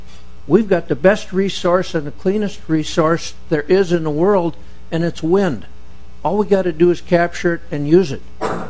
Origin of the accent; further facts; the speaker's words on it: Minnesota, United States; I'm from Southwest Minnesota, here with my wife, Kathy.